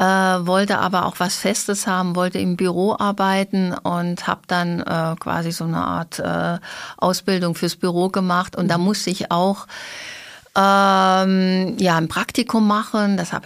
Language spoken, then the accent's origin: German; Kleinblittersdorf, Saarland, Germany; Ich komme ja aus Kleinbittersdorf.